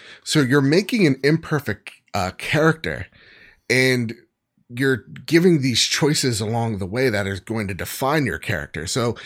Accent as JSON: {"language": "English", "country": "United States", "said": "I'm so American."}